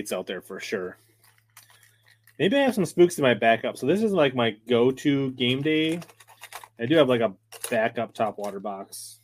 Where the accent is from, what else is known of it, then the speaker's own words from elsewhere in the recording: Minnesota, United States; Me, I'm from Minnesota, but I do fish lacrosse and places like that. And so we're neighbors to Wisconsin.